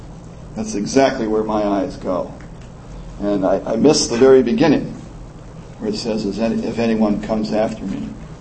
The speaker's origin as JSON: {"language": "English", "region": "California", "country": "United States", "lives_now": "Richmond, United States", "said": "I'm originally from California, but I make my home now in the Richmond area of Virginia."}